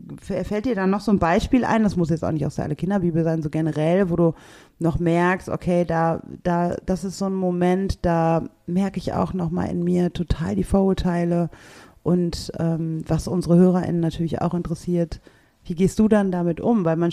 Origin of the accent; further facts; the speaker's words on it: Germany; ich bin ja auch in Deutschland geboren, aufgewachsen, habe einen eurozentrischen Blick auf diese Welt